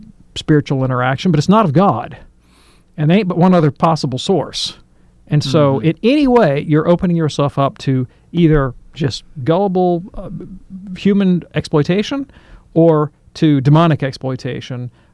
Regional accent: Birmingham, Alabama, United States; If you were walking in downtown Birmingham, I'm from Birmingham

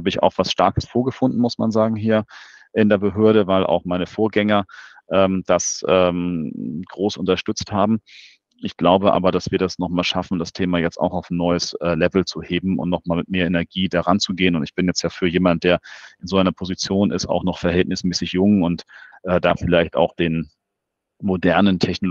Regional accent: Hamburg, Germany; ich bin halt Hamburger im Sinne von, ich bin hier geboren und bewege mich natürlich mein Leben lang durch die Stadt.

